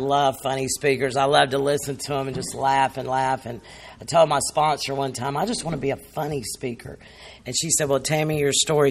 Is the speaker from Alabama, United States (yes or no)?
yes; Montgomery, Alabama, United States; born there; But anyway, my story is, you know, I was born in Montgomery.